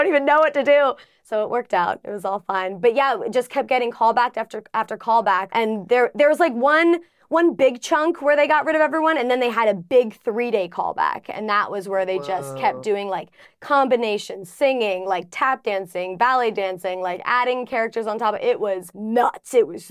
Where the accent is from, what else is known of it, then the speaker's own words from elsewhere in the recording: Pennsylvania, United States; I grew up in Pennsylvania in the middle of nowhere, in between the Amish country and Philly. Again, middle of nowhere farmland.